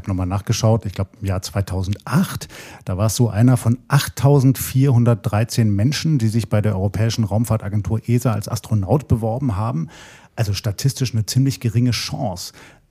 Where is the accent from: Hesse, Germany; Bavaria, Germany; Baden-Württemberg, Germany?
Baden-Württemberg, Germany; Stuttgart; Aber ich bin so weit entfernt von da, wo ich herkomme. Ich komme aus Stuttgart.